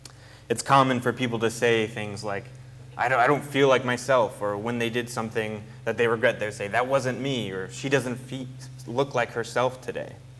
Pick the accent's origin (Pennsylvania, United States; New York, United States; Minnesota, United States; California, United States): New York, United States; Buffalo; I'm born and raised in Buffalo.